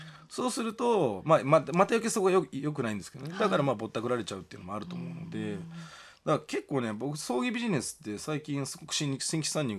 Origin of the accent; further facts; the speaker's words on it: Wakayama, Japan; moved away; 僕も田舎出身で東京に出てきますよね